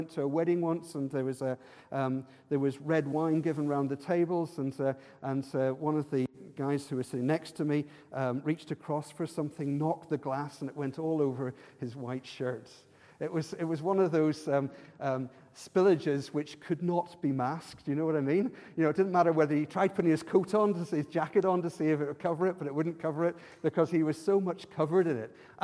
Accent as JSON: {"language": "English", "country": "Ireland", "tie": "born or raised there", "said": "when I was growing up in Ireland, you would see people with the prayer beads"}